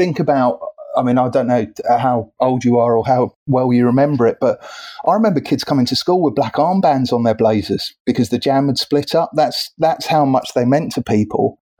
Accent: Woking, South East England, United Kingdom; they were my local band because I grew up near Woking.

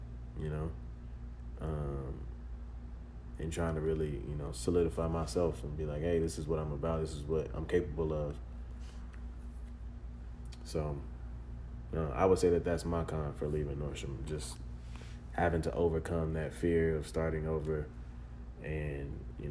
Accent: Texas, United States; I'm here from Texas. I'm transferring.

